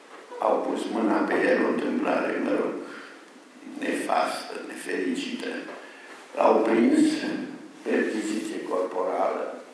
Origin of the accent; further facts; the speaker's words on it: Ocișor, Hunedoara County, Romania; Eu sunt ardelean din Ocișor, din Vața, din...